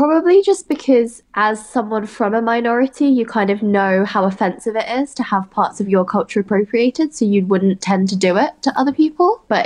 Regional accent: United Kingdom; I'm British Chinese, I'm cis, I'm non-disabled, and I'm straight.

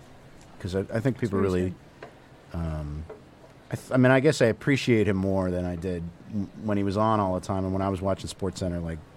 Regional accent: Massachusetts, United States; which I grew up in Massachusetts, so I take all of New England as my people.

